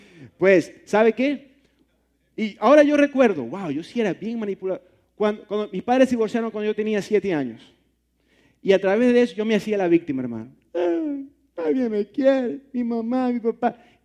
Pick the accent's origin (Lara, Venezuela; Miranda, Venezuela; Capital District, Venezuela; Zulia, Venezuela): Zulia, Venezuela; Maracaibo; yo soy de Maracaibo, Venezuela. Maracaibo, Venezuela, está en un estado que se llama el Zulia. En el Zulia hay tribus de diferentes etnicidades, guajiros, yupac, yanomami, así se llaman.